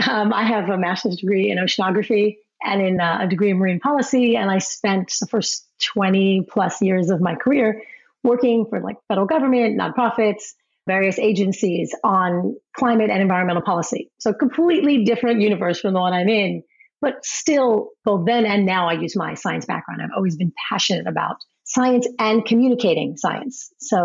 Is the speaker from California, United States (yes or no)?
no; Maryland, United States; we actually changed policy in my home state of Maryland